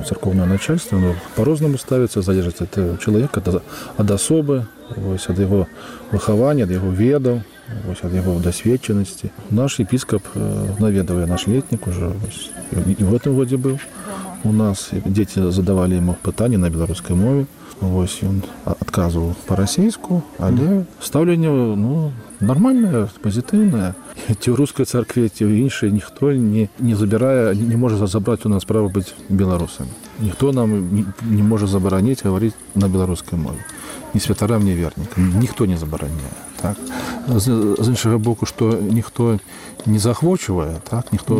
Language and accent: Ukrainian; Belarus; ми білоруси